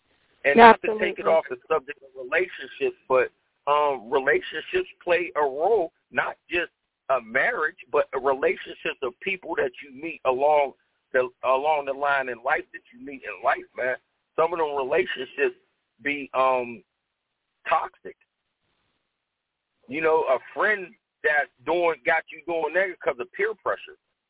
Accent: Pittsburgh, Pennsylvania, United States; And I grew up in a neighborhood of Pittsburgh, Pennsylvania called Homewood. And growing up in Homewood is rough.

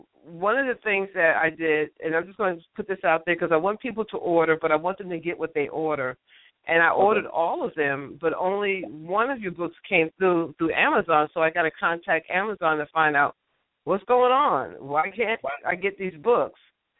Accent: Jacksonville, Florida, United States; Yeah, Jacksonville, my hometown, yeah.

